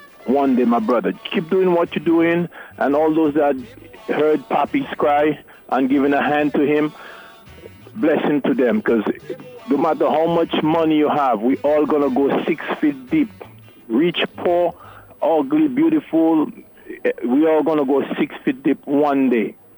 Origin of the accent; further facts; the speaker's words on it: Dominica; For instance, as a little boy growing up in Dominica, somebody passed away.